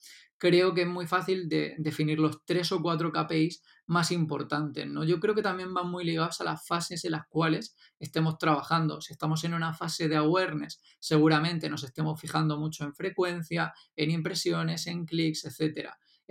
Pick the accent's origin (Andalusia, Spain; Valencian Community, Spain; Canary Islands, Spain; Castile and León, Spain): Valencian Community, Spain; Alicante; ya estuve un añito allí en Madrid y luego volví a Alicante, a mi tierra. Luego he estado también un año en Valencia